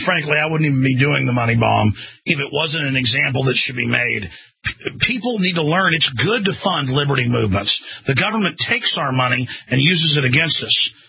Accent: United States; I feel like I, as an American, am somehow guilty and do not even care about myself.

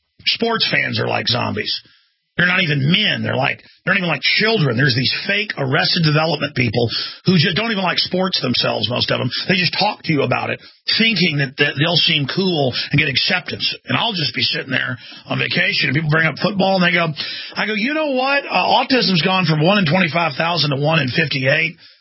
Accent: Dallas, Texas, United States; They're literal zombies where I grew up in Dallas

